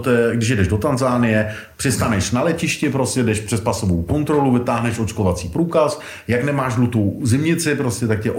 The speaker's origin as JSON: {"language": "Czech", "town": "Brno", "region": "South Moravian Region", "country": "Czechia", "tie": "born or raised there", "said": "Já jsem řekl rodilej Brňák a jezdím tam"}